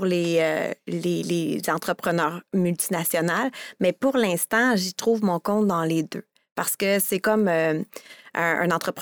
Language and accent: French; Montreal, Quebec, Canada; born there; je suis née, mes parents à Montréal.